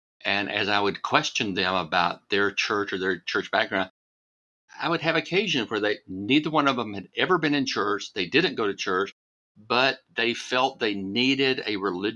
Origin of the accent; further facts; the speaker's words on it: Alabama, United States; Just because I grew up in Alabama, where English is our second language, there's no reason to slam.